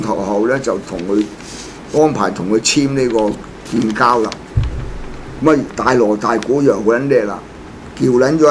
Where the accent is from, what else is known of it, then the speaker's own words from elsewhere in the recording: China; 我哋係中國人